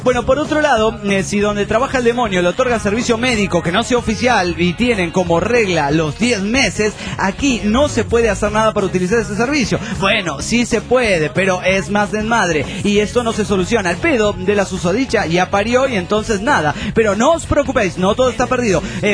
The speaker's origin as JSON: {"language": "Spanish", "region": "Lima", "country": "Peru", "said": "de Lima, Perú."}